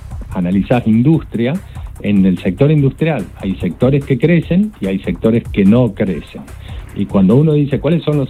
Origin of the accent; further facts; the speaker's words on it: Argentina; Los argentinos tenemos casi un PBI metido en el colchón.